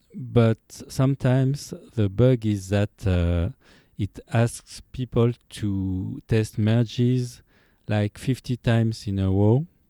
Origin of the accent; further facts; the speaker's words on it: Paris, Île-de-France, France; English is a second language; I'm from Paris, France.